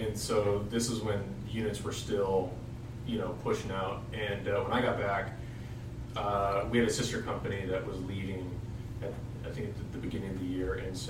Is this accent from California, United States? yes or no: yes; Los Angeles, California, United States; I'm from Los Angeles, California.